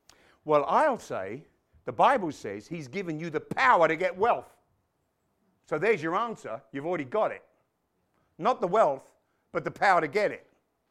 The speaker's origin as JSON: {"language": "English", "region": "England", "country": "United Kingdom", "said": "I mean, I'm English."}